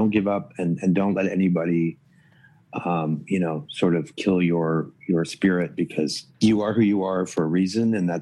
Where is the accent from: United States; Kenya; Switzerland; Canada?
Canada; Toronto, Ontario; I grew up in Toronto.